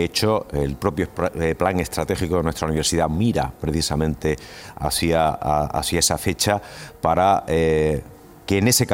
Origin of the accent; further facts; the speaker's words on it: Arjona, Andalusia, Spain; now in Granada, Spain; Yo provengo de Jaén, de un pueblo de Arjona, y venir a Granada era venir a la universidad